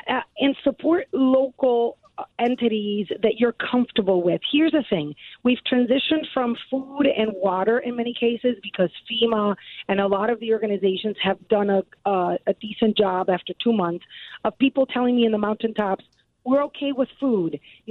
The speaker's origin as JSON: {"language": "English", "town": "Chicago", "region": "Illinois", "country": "United States", "said": "But, we're from Chicago, right."}